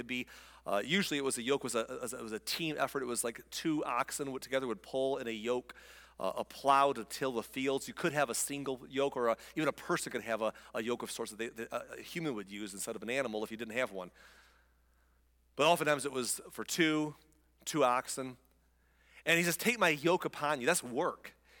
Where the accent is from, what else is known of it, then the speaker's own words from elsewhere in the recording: Michigan, United States; walking through the neighborhood of my hometown, which was a little town in the middle of Michigan with one blinking light, and it was a village of 500 people